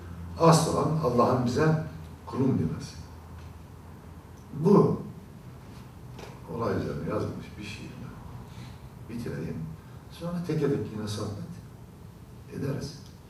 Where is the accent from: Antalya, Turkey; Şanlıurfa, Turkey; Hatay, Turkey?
Hatay, Turkey; Şimdi bu isim bizim oralarda vardır. Hatay ve Çukurova çevresinde erkek çocuğu olmayanlar Hatay Kırıkan'da